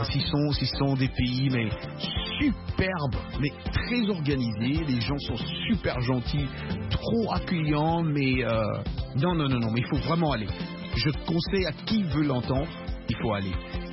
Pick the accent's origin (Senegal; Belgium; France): Senegal; Dakar; Ah oui, tu te rappelles, non, là-bas chez nous à Dakar.